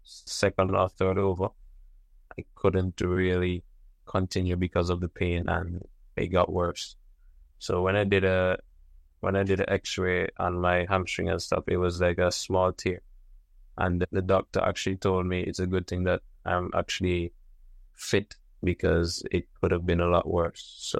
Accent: Antigua & Barbuda; He's from Antigua, and I was raised in Antigua also.

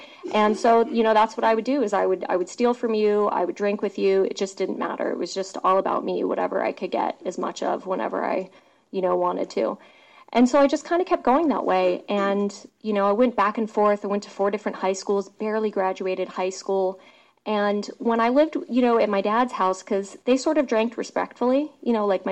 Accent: East Coast, United States; And I grew up on the East Coast near the Chesapeake Bay

